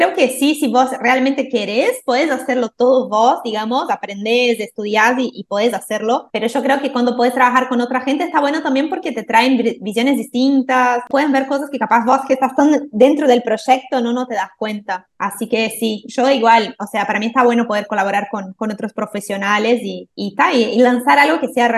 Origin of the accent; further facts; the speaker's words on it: Brazil; moved away as an adult; Vine de Brasil hace 9 años.